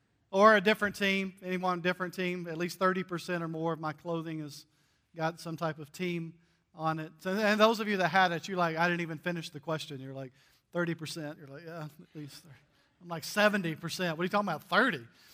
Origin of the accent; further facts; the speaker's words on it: North Carolina, United States; now in Alabama, United States; because I grew up in North Carolina, so I'm a big Tar Heels fan, for those that don't know. And I know I live in Alabama, but that's just the way it is.